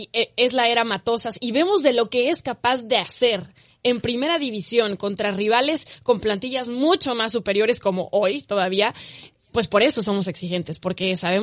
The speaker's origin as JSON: {"language": "Spanish", "town": "León", "region": "Guanajuato", "country": "Mexico", "tie": "born or raised there", "said": "En cambio, crecí en León. Toda mi vida la hice en León, toda mi familia, mis amigos están en Guanajuato, entonces soy de León."}